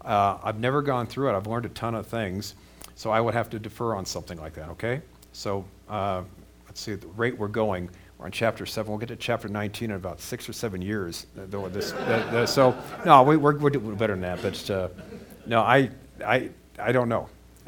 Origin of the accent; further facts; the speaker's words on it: United States; I come from America. When I was a teenager, you drank to get drunk.